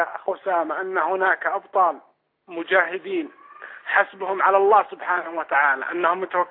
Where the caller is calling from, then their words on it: Saudi Arabia; أنا من السعودية أكلمك